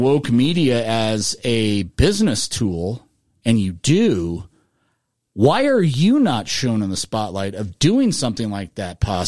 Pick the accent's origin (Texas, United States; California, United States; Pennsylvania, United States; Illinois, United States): California, United States; Oakland; I grew up in Oakland in the 80s.